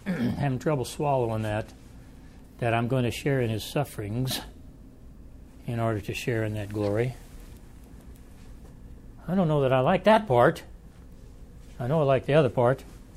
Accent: Midwest, United States; I grew up in the Midwest, and I had not heard adult males calling their father daddy until I got to the South.

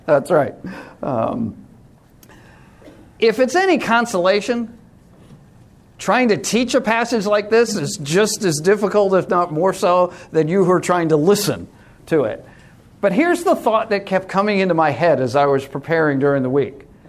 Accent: New York, United States; Now, for us, I grew up on Eastern Long Island.

